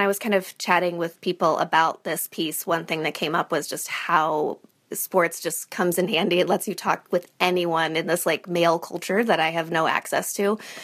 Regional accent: Illinois, United States; now in New Hampshire, United States; Well, I live in New Hampshire. Yeah, I'm from Illinois.

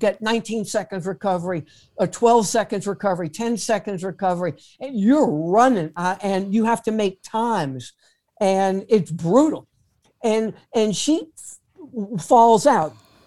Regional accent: New Orleans, Louisiana, United States; born or raised there

